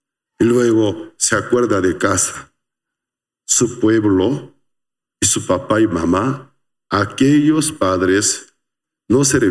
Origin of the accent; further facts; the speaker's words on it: South Korea; Yo también cada cierto tiempo visito a mi país de origen, Corea del Sur. Tengo cierta añoranza